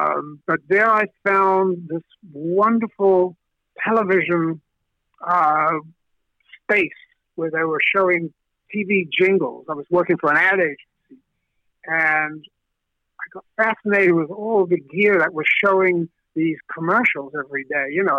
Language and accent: English; South Africa; when I was about, I'm guessing, 3 years old, something like that, growing up in South Africa